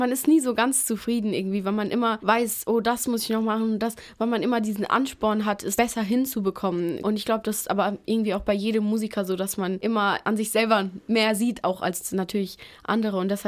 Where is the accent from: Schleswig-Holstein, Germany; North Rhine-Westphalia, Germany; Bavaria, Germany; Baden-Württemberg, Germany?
Baden-Württemberg, Germany; Karlsruhe; Also ich komme ja aus Karlsruhe. Also ich bin hier geboren und auch aufgewachsen.